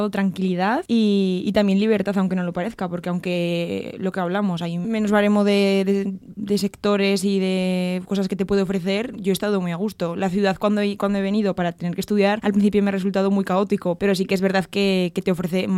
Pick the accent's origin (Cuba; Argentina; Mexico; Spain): Spain; Tauste, Aragon; en mi caso concreto, sí que es verdad que mi pueblo, Tauste, ha sufrido un decrecimiento en la población considerable